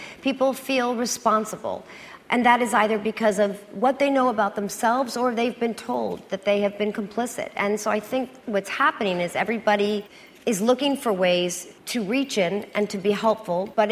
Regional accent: New York, United States; Well, I spend very little time in Hollywood. I'm a New Yorker.

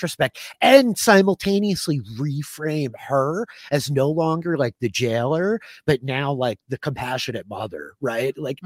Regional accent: New York, United States; I mean, not to get like too morbid, but as a New Yorker, you know, it very much pulls me back to September 11th.

